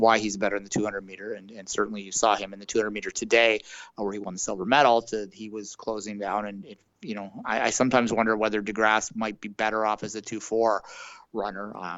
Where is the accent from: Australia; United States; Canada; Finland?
Canada; and this isn't me as a Canadian being bitter